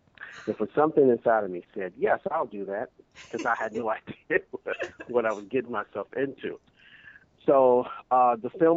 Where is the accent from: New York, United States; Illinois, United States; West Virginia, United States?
Illinois, United States; Chicago; So after talking with Seth and coming from Chicago, because I'm really from Chicago, we thought about doing something around gun violence.